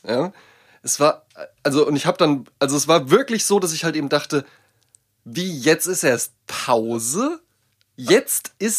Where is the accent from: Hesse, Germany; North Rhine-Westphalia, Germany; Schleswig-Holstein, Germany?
Hesse, Germany; Wetzlar; Zeitpunkt der Aufnahme ist er gerade in meiner alten Heimatstadt Wetzlar